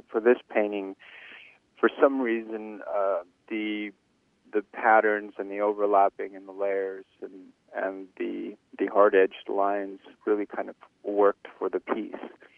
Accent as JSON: {"language": "English", "town": "Kapahi", "region": "Hawaii", "country": "United States", "said": "Well, I'm from Kapahi."}